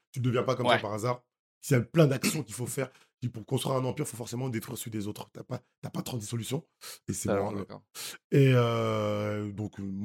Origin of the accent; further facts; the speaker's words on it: Haiti; Je suis haïtien, je vais tous les ans en Haïti.